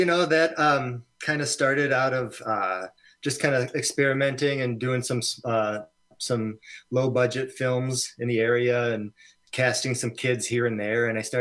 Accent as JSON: {"language": "English", "town": "Monona", "region": "Wisconsin", "country": "United States", "tie": "born or raised there", "said": "growing up, I grew up in Monona, right here in the Madison area."}